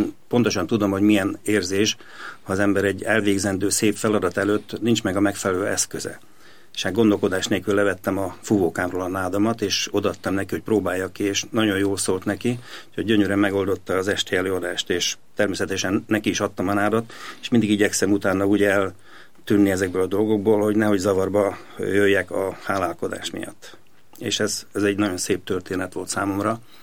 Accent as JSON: {"language": "Hungarian", "town": "Kapuvár", "region": "Győr-Moson-Sopron", "country": "Hungary", "tie": "born or raised there", "said": "Tehát igen, vidéken? Igen, Kapuváron iskolába. Jártam az általános iskolát, és ott kerültem be a zeneiskolába."}